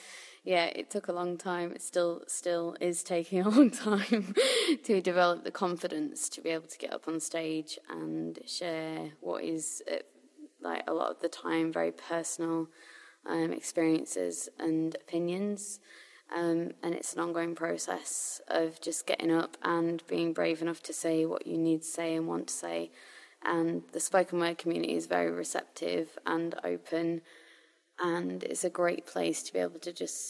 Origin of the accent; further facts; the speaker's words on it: Grimsby, Yorkshire and the Humber, United Kingdom; I am 32 and I am from Grimsby.